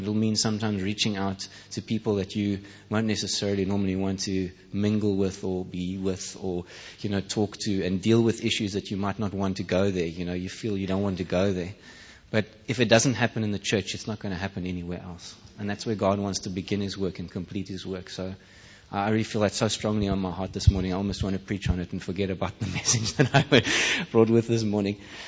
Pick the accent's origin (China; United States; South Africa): South Africa; Malmesbury; also born or lived in Germany; I'm neither English nor Afrikaans, although I grew up here for a good part of my life